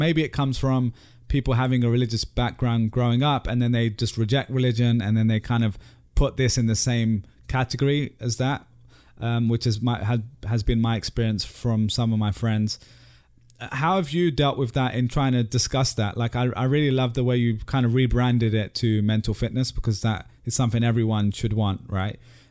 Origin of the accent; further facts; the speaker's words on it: London, United Kingdom; this was me growing up in London